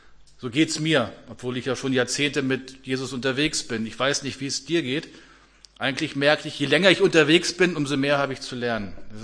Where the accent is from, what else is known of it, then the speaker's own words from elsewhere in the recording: Abbesbüttel, Lower Saxony, Germany; So, und da in Abbesbüttel, hinterm Dorfe, wo ich herkomme, das hat sich herumgesprochen bei der Amselschar.